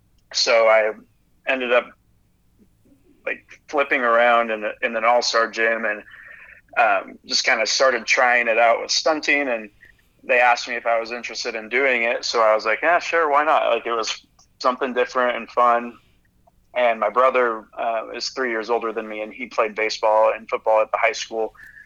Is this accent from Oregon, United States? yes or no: yes; Canby, Oregon, United States; also born or lived in Bend; I was born in Bend, and my dad was a high school football and baseball coach. Uh-huh. And we moved to Canby because my dad got a job at the high school.